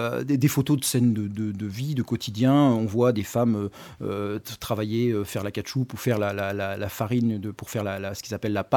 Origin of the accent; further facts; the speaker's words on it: France; on vient d'Europe, on est français